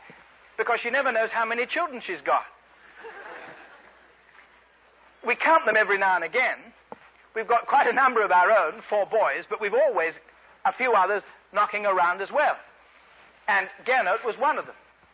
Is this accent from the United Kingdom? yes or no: yes; England, United Kingdom